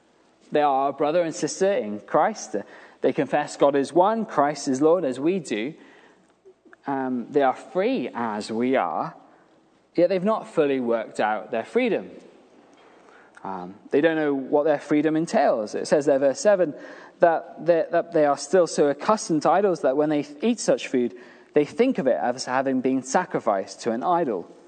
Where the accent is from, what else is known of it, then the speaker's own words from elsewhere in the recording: United Kingdom; do here in Britain, we have the sense that we are independent, and it's so entwined in our sense of being British.